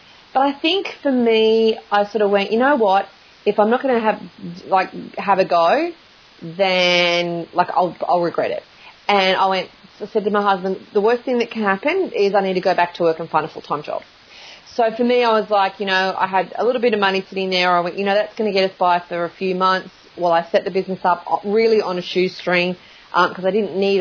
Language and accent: English; Morpeth, New South Wales, Australia; now in Queensland, Australia; I actually grew up in a very small country town called Morpeth in rural New South Wales, and lived there pretty much my whole life